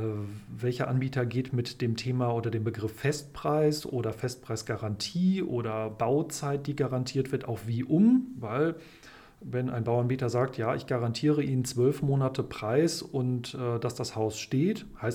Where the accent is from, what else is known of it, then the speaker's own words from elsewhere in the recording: North Rhine-Westphalia, Germany; ich komme aus dem Ruhrgebiet und bin deshalb manchmal ein bisschen platt